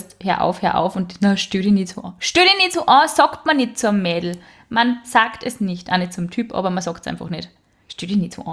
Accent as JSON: {"language": "German", "town": "Braunau", "region": "Upper Austria", "country": "Austria", "tie": "born or raised there", "said": "Oh, meine Heimatstadt."}